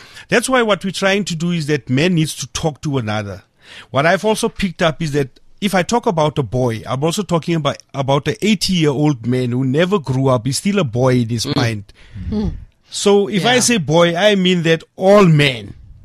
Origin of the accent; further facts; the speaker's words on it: South Africa; you know our South Africans, they don't believe you as a South African when you start something until you link it with an American.